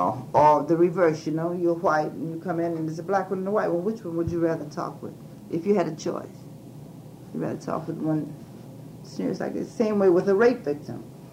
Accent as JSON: {"language": "English", "town": "Miami", "region": "Florida", "country": "United States", "tie": "born or raised there", "said": "Born and raised in Miami, just where, right in the area that I'm representing."}